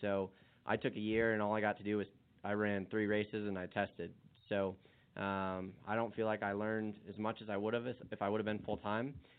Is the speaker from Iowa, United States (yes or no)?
no; Arizona, United States; I just want to say, so I'm from Arizona.